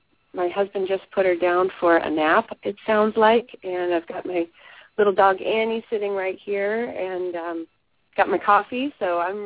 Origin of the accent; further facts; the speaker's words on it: New Hampshire, United States; or I'm originally from the East Coast, and nothing like we got in New Hampshire.